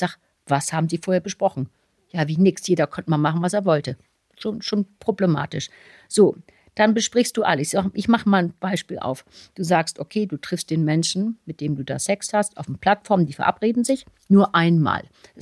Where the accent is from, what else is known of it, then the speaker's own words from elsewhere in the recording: Hamburg, Germany; ich komme hier aus Hamburg